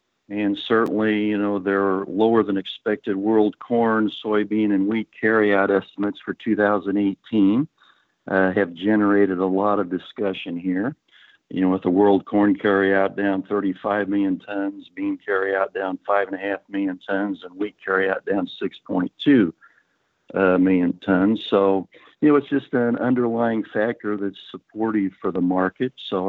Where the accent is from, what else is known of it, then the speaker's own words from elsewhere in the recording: Illinois, United States; And I also grew up near Champaign, Illinois, so I have farming interests in that area.